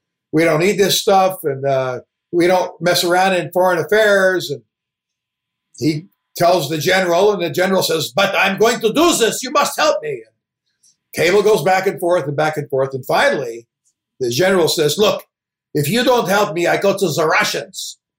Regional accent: Egypt; because I grew up in Egypt, that's why I wanted to go play Egypt.

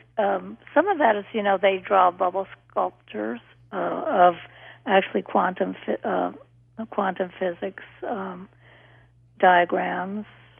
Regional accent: Hawaii, United States; born there; I was born in Hawaii in the 40s, and at that point, surprisingly, we didn't even realize we had dolphins in our waters there.

